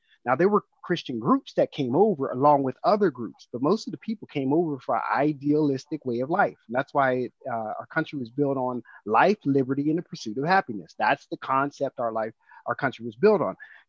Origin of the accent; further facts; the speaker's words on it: United States; When we kind of go somewhere, the first thing we say is we're American, and we have that pride